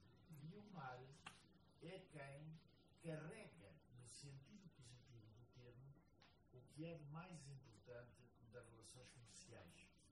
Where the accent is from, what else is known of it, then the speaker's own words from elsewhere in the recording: Angola; born there; eu nasci em Angola e a minha alma está sempre repartida entre dois países, Portugal e Angola, e sinto dos dois lados.